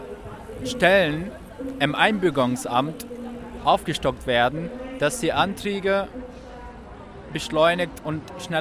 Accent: Syria; now in Germany; Also ich bin 2015 aus meiner Heimat, also eigentlich 2013 aus Syrien vertrieben worden, aufgrund meiner politischen Einstellung dort. Und bin dann 2015, habe mich dann auf dem Weg hierher nach Deutschland gemacht.

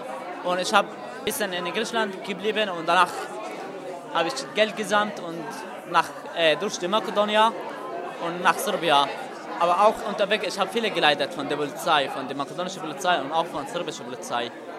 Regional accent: Syria; German is a second language; now in Germany; ich komme aus Syrien.

